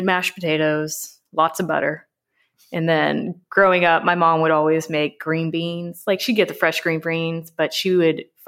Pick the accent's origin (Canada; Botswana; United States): United States; Texas; So I'm from Texas. We don't usually do the char grilled oysters or the oven roasted oysters or steamed oysters.